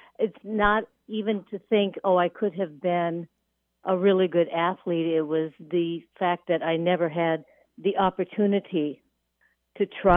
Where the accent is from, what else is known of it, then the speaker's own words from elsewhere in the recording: Marion, United States; I grew up in Marion.